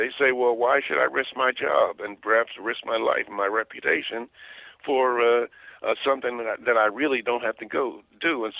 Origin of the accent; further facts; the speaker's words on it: Philadelphia, Pennsylvania, United States; I'm 82 years old, and when I grew up in the North Philadelphia, the slums of North Philadelphia.